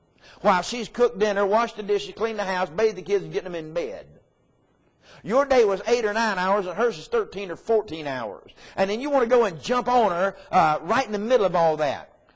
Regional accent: the South, United States; When I retired from the United States Navy and came down here, I'm a Southerner.

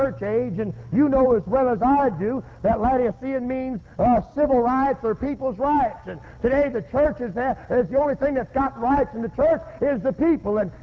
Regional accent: Livonia, Michigan, United States; We're from Michigan originally, right around Livonia, out of Herbert Noe's church. We've been down south about 10 years.

